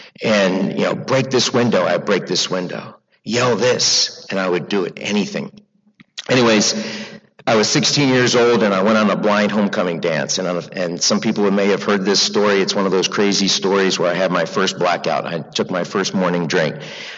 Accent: United States; now in Los Angeles, United States; I come from this big, wild Jewish family from the East Coast. I grew up outside of Washington, D.C. I'm new to L.A., and I'm loving being here and getting to know you.

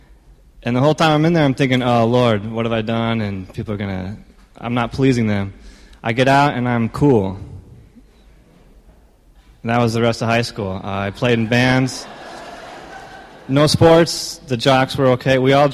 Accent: Wyoming, United States; now in New York, United States; I grew up in Wyoming, and I'm in New York, so that automatically qualifies as geographics.

